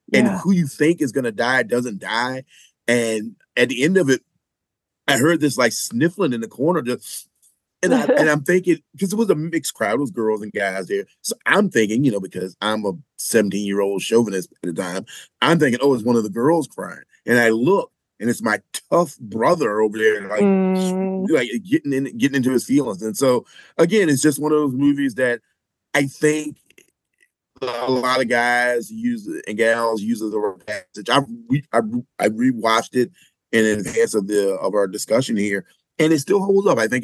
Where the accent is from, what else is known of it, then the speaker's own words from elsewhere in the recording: the South, United States; I'm from the South. I'm not from South Central